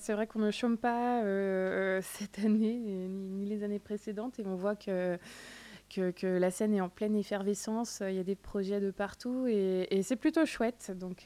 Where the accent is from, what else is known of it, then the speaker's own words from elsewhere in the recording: Briec, Brittany, France; d'apporter des groupes que j'aurais aimé voir quand j'ai grandi à Briec.